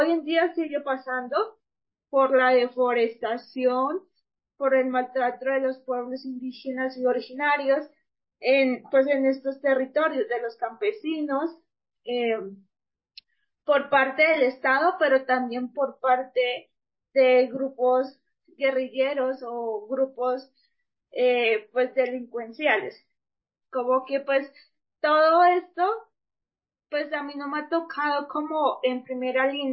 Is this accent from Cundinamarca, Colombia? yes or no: no; Santiago de la Selva, Caquetá, Colombia; de donde yo vengo, de la inspección, que se llama Santiago de la Selva al sur del Caquetá